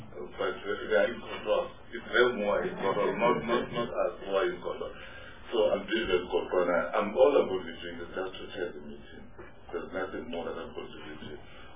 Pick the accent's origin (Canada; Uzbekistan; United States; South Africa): South Africa; Not if you on the basis that this one is not South African, I'm South African.